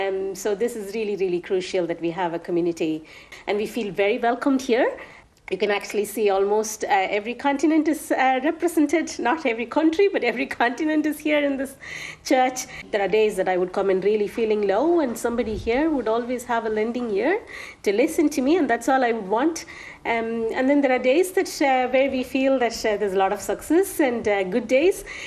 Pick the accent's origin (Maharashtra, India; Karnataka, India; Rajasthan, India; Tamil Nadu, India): Tamil Nadu, India; Chennai; now in Ireland; We are from India, south of India, Chennai. We've been living in Ireland since 2008.